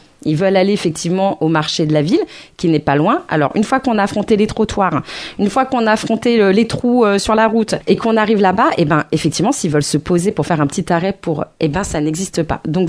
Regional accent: Bessancourt, Île-de-France, France; parce que moi j'ai grandi à Bessancourt

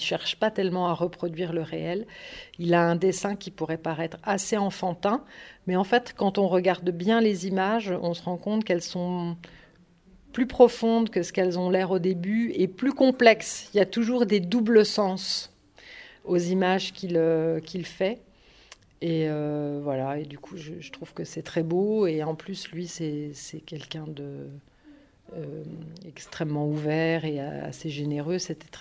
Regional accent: Grand Est, France; moved away as an adult; now in Paris, France; J'ai fait d'abord des études pour être actrice dans une école qui était à Nancy, puisque j'ai grandi en Lorraine. Et puis ensuite... quand j'avais 26 ou 27 ans, je crois, j'ai quitté Nancy pour m'installer à Paris.

